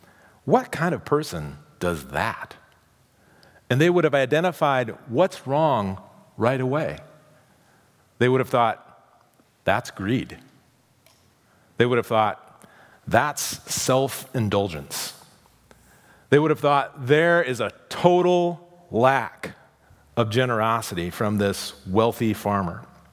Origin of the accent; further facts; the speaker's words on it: Iowa, United States; I grew up in Iowa in the middle of an area that produces a lot of grain